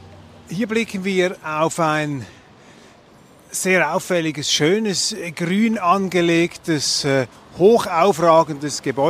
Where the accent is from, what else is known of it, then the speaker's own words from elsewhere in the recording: Switzerland; Man hat ja als Schweizer nicht jeden Tag die Gelegenheit, hier durch die sommerlichen, aber auch etwas verregneten frühen Abende zu spazieren.